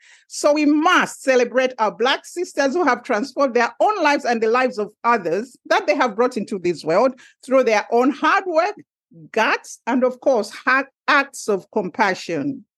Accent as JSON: {"language": "English", "country": "Zambia", "said": "I'm talking from an African perspective, because I am from Zambia and my roots are still embedded in Africa."}